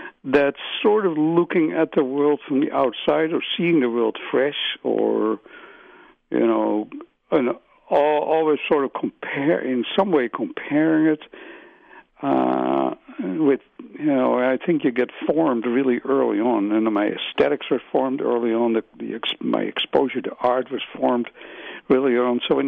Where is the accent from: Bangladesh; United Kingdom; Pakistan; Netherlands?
Netherlands; accent: Dutch; English is a second language; they were probably intrigued by my Dutch accent and stuff.